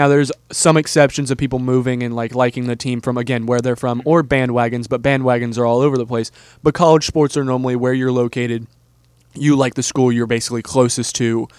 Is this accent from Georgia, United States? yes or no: no; Tennessee, United States; Like, I'm a Titans fan because I'm from Tennessee.